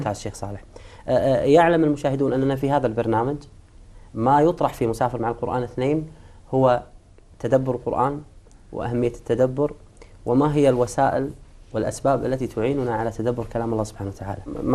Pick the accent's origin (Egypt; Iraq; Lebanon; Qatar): Qatar; حتى اتصلت عليك وانا من قطر، تذكر الاتصال؟